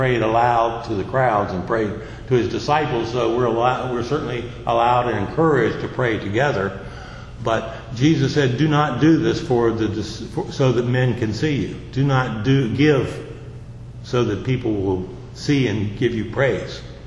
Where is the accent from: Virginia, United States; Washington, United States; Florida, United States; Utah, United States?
Virginia, United States; Front Royal; now and then somebody will ask me when I'm around in my hometown of Front Royal, and they'll say, have you lived here all your life?